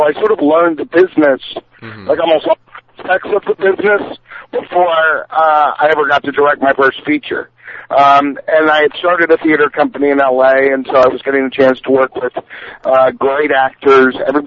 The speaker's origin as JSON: {"language": "English", "region": "Texas", "country": "United States", "tie": "born or raised there", "said": "I grew up in Texas and really loved, you know, I just saw every movie."}